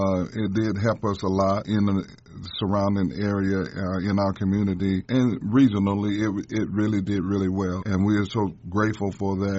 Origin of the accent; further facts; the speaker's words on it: Pensacola, Florida, United States; I'm from Pensacola, Florida, pastor and founder of Seraphim Global Ministries.